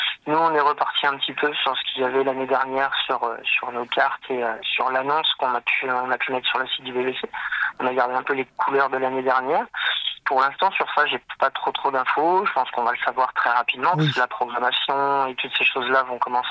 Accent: Centre-Val de Loire, France; même si je suis pas de Nevers, moi je suis plutôt du côté Berrichon, mais je suis attaché à Nevers

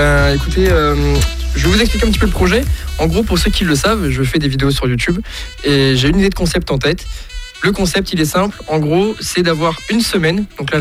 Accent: Bourgogne-Franche-Comté, France; je suis juste à côté du circuit de Magny-Cours. Donc, je suis vraiment de la Nièvre depuis tout petit.

